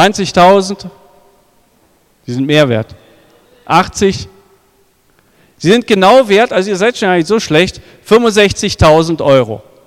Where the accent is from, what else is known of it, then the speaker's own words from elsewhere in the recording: Brandenburg, Germany; accent: Brandenburg German; now in Dresden, Germany; wenn ich in Dresden noch predige, dann wird mir immer wieder gesagt, dass ich ganz schön doll noch Brandenburger Deutsch rede. Ich komme aus Dresden, dort aus der Jesusgemeinde Dresden.